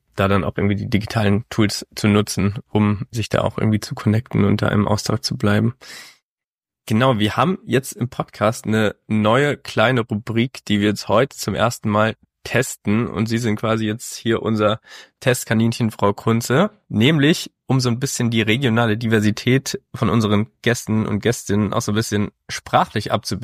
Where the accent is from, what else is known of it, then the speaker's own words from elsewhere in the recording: Hesse, Germany; also ich komme ja aus dem Odenwald und bei uns gibt es den Begriff Urumbe für eine besonders irgendwie grobe, teilweise ungeschickte Person